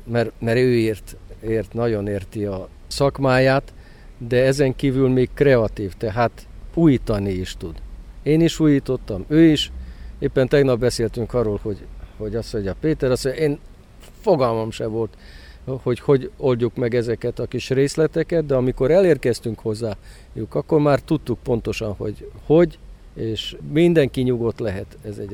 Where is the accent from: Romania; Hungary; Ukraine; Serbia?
Ukraine; Zakarpattia Oblast; Hát igen, kisebbségi magyar vagyok ott Kárpátalján, Ukrajnában